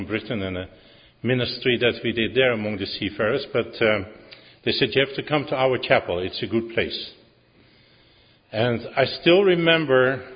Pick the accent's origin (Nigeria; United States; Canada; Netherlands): Netherlands; Harderwijk, Gelderland; English is a second language; now in England; I said, it's a small town. And I said, you probably won't know it. He said, well, try me. And I said, the name is Harderwijk.